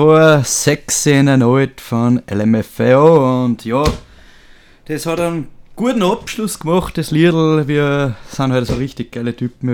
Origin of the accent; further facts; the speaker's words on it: Grödig, Salzburg, Austria; ich bin leider Salzburger, da muss ich zu Grödig helfen. Zu Grödig aus dem, zu meinem Heimatdorf natürlich